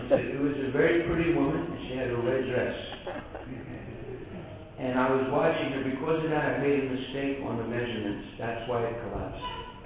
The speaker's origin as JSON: {"language": "English", "country": "India", "lives_now": "United States", "said": "No, I'm not crazy. I'm Indian."}